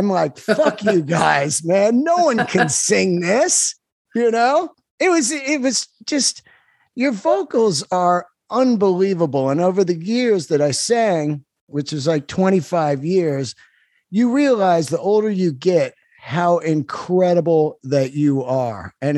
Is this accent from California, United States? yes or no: yes; California, United States; I loved him. I grew up in the Bay Area.